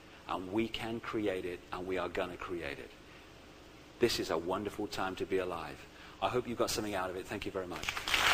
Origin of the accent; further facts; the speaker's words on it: United Kingdom; I'm British, you see.